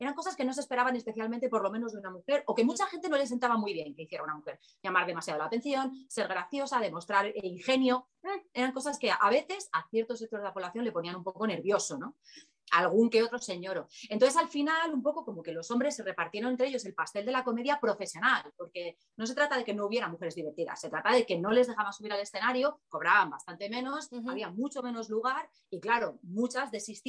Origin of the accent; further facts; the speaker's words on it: Spain; mido 1,60 y morena, bajita, soy la española media, con lo cual es facilísimo integrarme en la población